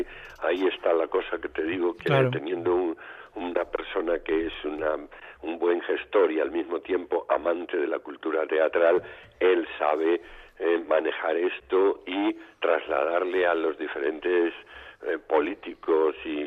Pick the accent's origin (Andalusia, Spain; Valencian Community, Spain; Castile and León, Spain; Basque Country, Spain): Andalusia, Spain; Torredonjimeno; also born or lived in Lucena; Yo nací allí también, yo nací en Lucena... pero mi familia se trasladó a un pueblo de la provincia de Jaén cuando yo tenía solo 3 meses. Ese pueblo es Torre Don Jimeno.